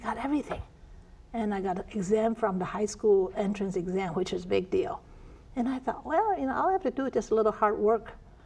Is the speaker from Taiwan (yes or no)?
yes; Taiwan; English is a second language; moved away as an adult; now in United States; You know, I grew up in Taiwan, and I miss ocean.